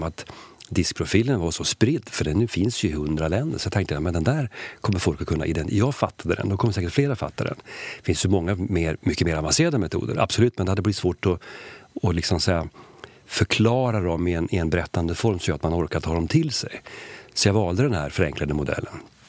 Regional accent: Sweden; Jag är ju svensk.

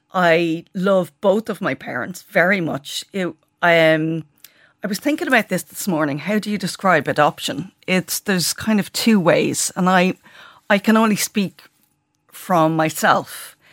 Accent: Blackrock, Leinster, Ireland; also born or lived in England; I was born in England in a very fancy hospital because she was fancy. And then I was put in an orphanage in Blackrock.

